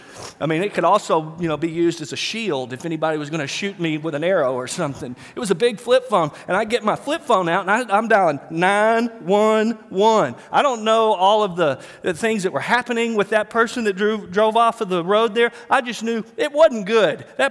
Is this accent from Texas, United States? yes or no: yes; Waco, Texas, United States; now in Dallas, United States; I moved to Dallas from Waco back in 1989, and I grew up in Waco, and that's where my mom and dad still live, and so my roots are there.